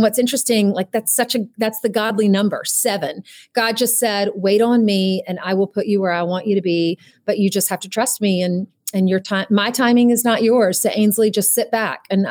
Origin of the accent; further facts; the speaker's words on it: South Carolina, United States; I grew up in South Carolina and wanted to be on, I would watch the Oscars and just cry.